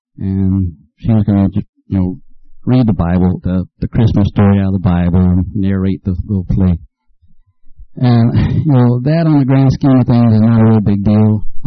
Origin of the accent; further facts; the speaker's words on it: Beaumont, Texas, United States; I grew up in Beaumont. Beaumont's a big city, lots of lights, surrounded by refineries. You go outside at night and you might see six stars. We move here to the country